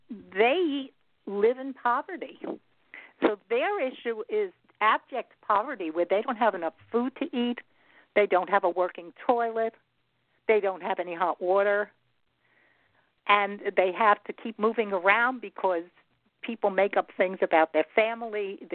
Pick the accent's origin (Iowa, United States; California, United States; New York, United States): New York, United States; New York City; And I grew up in Brooklyn and the Bronx, so a lot of these poems have to do with that area, with the New York area.